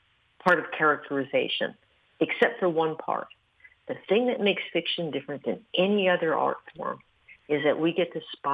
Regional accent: New York, United States; now in Florida, United States; You know, I'm from New York. I moved down here.

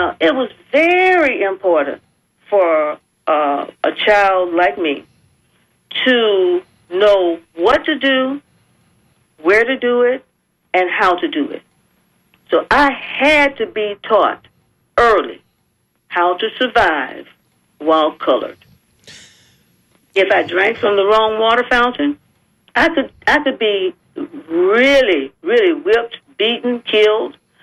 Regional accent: Tampa, Florida, United States; I was born and raised in the Latin quarters, Ybor City, in Tampa, just before the middle of the 20th century.

